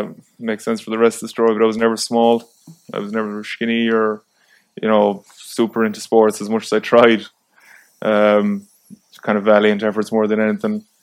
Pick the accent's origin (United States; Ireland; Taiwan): Ireland; Rosmuc, Connacht; So I'm from Rosmoke in Connemara. I'm nearly 31.